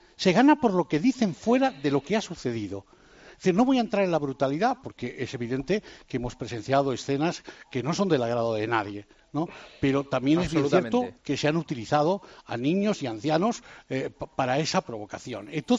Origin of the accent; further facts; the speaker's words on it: Catalonia, Spain; Yo soy catalán.